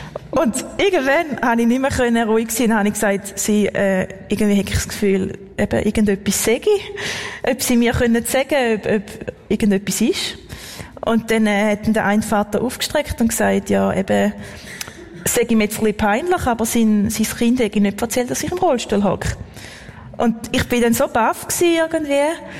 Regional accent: Mettendorf, Thurgau, Switzerland; accent: Thurgau; now in Lucerne, Switzerland; ich habe immer noch den Thurgau-Dialekt, aber... Nein, ich bin in einem sehr schönen kleinen Dorf aufgewachsen, wie du gesagt hast, Mettendorf, bei 800 Einwohnern.

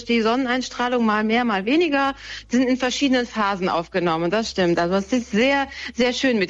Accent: Andernach, Rhineland-Palatinate, Germany; Ich komme zwar aus Andernach, das ist richtig, aber ich habe das in Koblenz aufgenommen.

